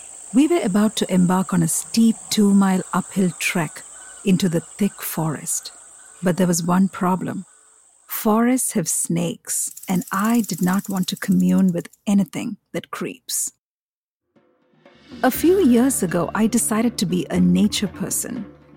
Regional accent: Kerala, India; I grew up in Kerala, the South Indian state that is famous for its beautiful tea plantations, palm-fringed beaches, monsoon-fed rivers, unspoiled forests.

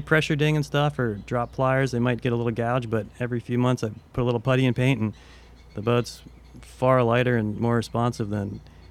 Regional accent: Deerfield Beach, Florida, United States; yeah, I grew up in Deerfield.

